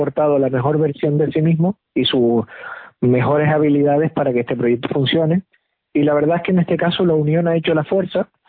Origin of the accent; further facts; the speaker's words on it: Canary Islands, Spain; Pues sí, mira, los cuatro somos de Tenerife.